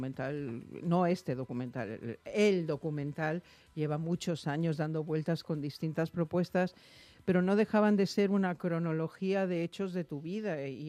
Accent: Mexico; También hay que entender a lo mejor que yo vengo de México.

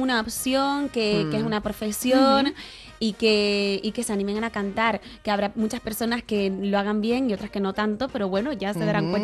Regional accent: Canary Islands, Spain; Yo que soy de Tenerife, muchas veces me dicen

